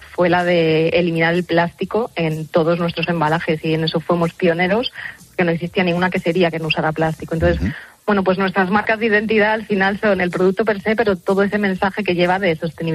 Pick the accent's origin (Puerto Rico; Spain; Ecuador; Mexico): Spain; Madrid, Community of Madrid; yo, que soy de Madrid.